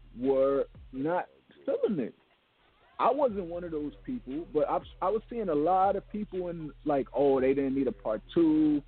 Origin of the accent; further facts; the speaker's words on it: Brooklyn, New York, United States; You know, we're from Brooklyn. We know